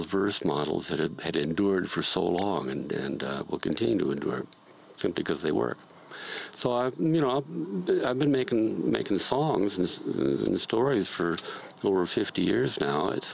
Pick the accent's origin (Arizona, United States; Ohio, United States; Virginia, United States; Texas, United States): Ohio, United States; Cleveland; born there; I was born in Cleveland, Ohio, in 1935.